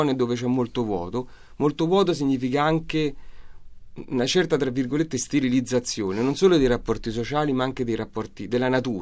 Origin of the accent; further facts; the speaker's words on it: Rome, Lazio, Italy; perché io vivo in Borgata da tanti anni, ovviamente ci sono nato